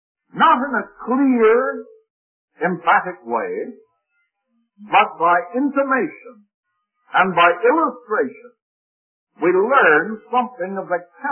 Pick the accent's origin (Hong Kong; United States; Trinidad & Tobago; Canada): Canada; I was raised in Canada. My father was also born there. He was born on a farm, not very far from where I was born, although I happened to be born in the city.